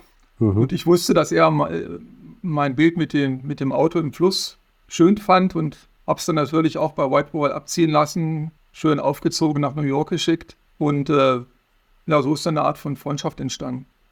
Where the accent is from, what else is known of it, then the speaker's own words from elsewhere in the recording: Braunschweig, Lower Saxony, Germany; ich fotografiere nun gezwungenermaßen in viele meiner Heimatstadt und selbst im schläfrigen Braunschweig kann man gute Fotos machen.